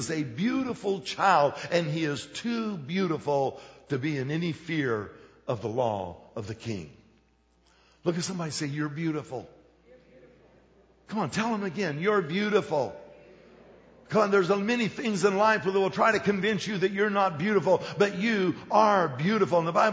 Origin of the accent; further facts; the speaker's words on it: Colorado, United States; Oh, I'm from Colorado. I don't know about porcupine meatballs.